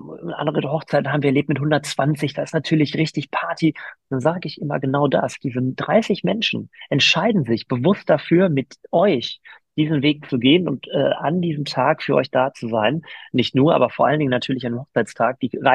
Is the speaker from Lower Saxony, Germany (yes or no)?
no; Gelsenkirchen, North Rhine-Westphalia, Germany; Ich komme aus Gelsenkirchen